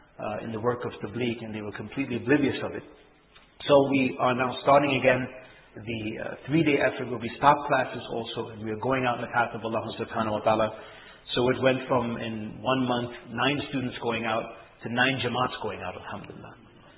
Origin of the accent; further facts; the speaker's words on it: New York, United States; Being from a foreign country, foreign from here, and growing up in New York